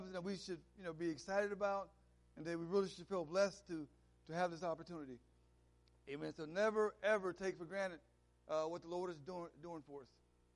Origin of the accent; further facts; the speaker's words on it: Dallas, Texas, United States; now in Hopewell, United States; I am, in fact, living in Hopewell, Virginia, but I'm originally from Dallas, Texas, amen? The great state of Texas, where everything is bigger.